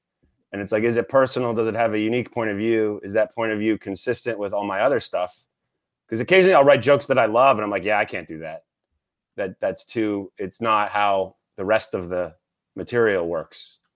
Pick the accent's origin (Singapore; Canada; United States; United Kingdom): Canada; I'm like, I'm Canadian, I'm polite.